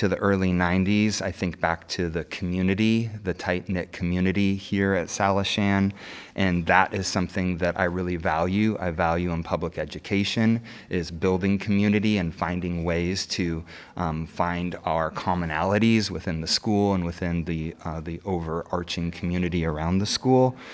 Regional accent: Parkland, Washington, United States; So I grew up in Parkland

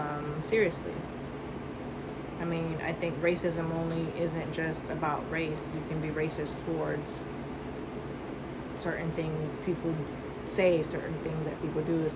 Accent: Hawaii, United States; also born or lived in North Carolina; Hawaii and North Carolina.

